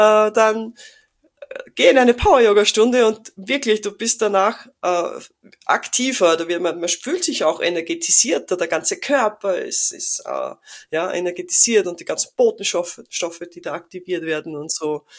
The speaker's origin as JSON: {"language": "German", "country": "Austria", "said": "also ich bin ja aus Österreich"}